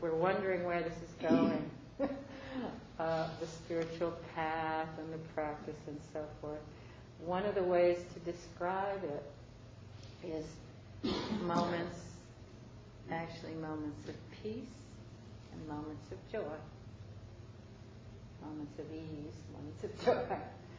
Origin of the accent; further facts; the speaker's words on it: Chicago, Illinois, United States; You know, I was born in 1949 in Chicago. You know, I grew up in the suburbs of Chicago.